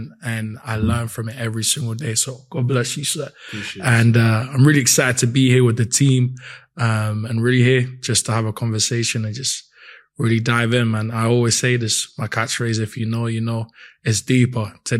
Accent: Newham, London, United Kingdom; I was raised in Newham by two Ghanaian

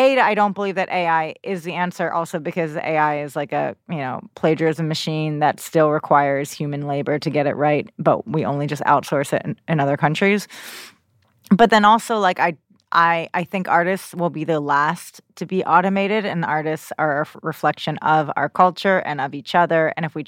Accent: New Jersey, United States; I grew up in New Jersey, so just whatever.

